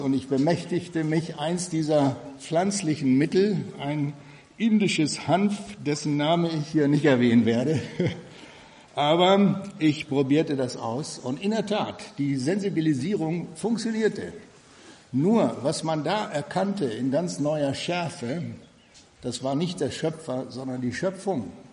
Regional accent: Namibia; now in Germany; Ich bin in Namibia geboren und aufgewachsen

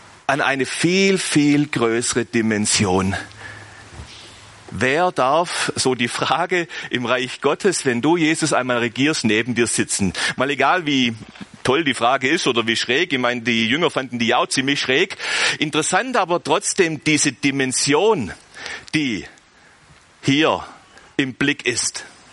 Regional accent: Germany; Ey, sind wir Deutsche gelegentlich kompliziert

